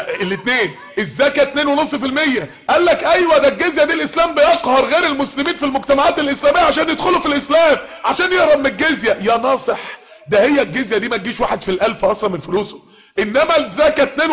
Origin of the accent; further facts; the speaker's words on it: United States; صح انا امريكي بس انا راجل مسلم